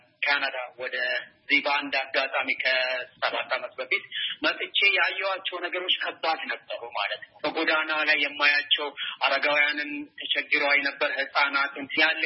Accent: Ambo, Oromia, Ethiopia; moved away as an adult; also born or lived in Addis Ababa / Canada; አምቦ ተወልጄ ያደግኩኝ ለትምህርት አዲስ አበባ ገባሁኝ። ከዛ ሳንጨርስ ወጣ ወደ ሌላ ሀገር ወደ ካናዳ ገብቼ ተምሬ ኖሬ ነበረ።

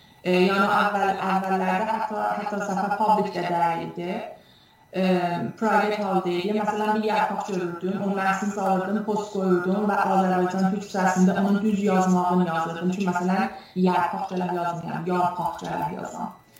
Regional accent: Tabriz, East Azerbaijan, Iran; moved away as an adult; now in United States; Təbrizdə doğulub və böyümüşəm və 25 yaşında Amerikaya köçmüşəm. 2 dənə uşağım var və Florida ştatında yaşayıram

